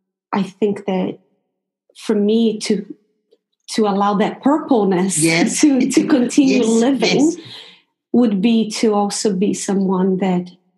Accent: Brazil; also born or lived in United States; because we lived in the States for quite a while. And, you know, I'm originally from Brazil

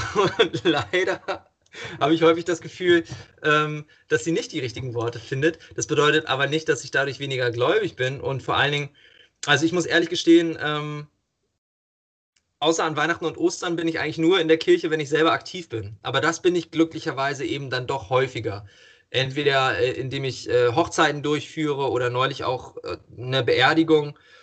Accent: Northern Germany, Germany; Ja, ich komme aus Norddeutschland und ich bin für norddeutsche Verhältnisse in einer relativ christlichen Familie aufgewachsen.

